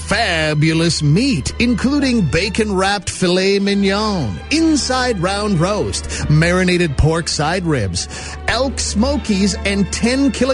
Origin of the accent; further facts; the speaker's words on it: Moose Jaw, Saskatchewan, Canada; it's just something I dreamed of as a small boy growing up in Moose Jaw, Saskatchewan.